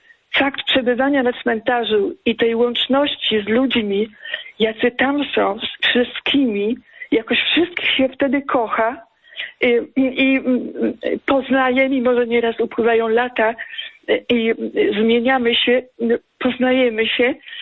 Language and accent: Polish; Andrychów, Lesser Poland, Poland; Kłania się Kraków, a także moje rodzinne miasteczko Andrychów, w którym dzisiaj jestem.